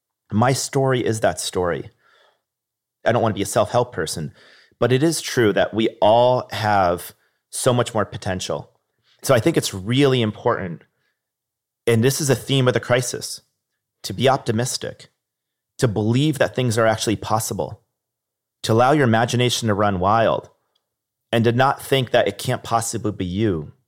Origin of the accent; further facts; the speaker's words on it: Niskayuna, New York, United States; I remember growing up in Niskanen, New York.